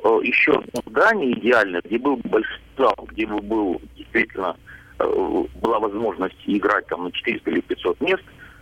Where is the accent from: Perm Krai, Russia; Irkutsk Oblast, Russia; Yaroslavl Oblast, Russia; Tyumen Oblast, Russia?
Perm Krai, Russia; Perm; через две недели у меня такая тоска по Перми. Поэтому я пермяк